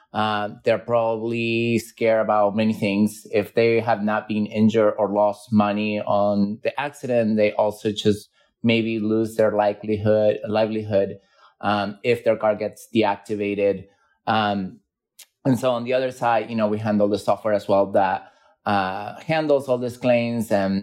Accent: Argentina; English is a second language; it seems like I'm 50% Sicilian, 25% from the north of Italy, even though I was born and raised in Argentina.

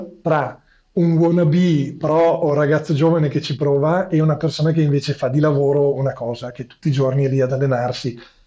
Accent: Treviso, Veneto, Italy; io sono di Treviso, cosa che probabilmente molti capiranno subito dall'accento suadente che ho, e quindi è stata una piccola fortuna trovarmi a crescere in una città come quella di Treviso

